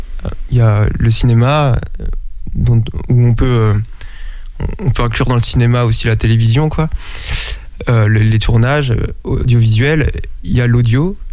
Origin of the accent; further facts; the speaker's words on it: Angers, Pays de la Loire, France; J'ai grandi à Angers.